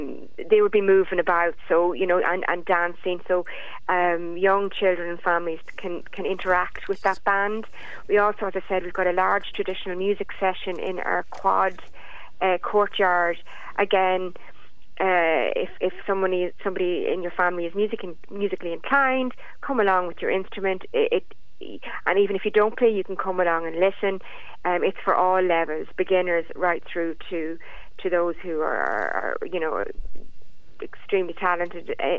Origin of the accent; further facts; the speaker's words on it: Dublin, Leinster, Ireland; We are, as Irish people, as Dublin people, we are just... It's very much part of our lives, our daily lives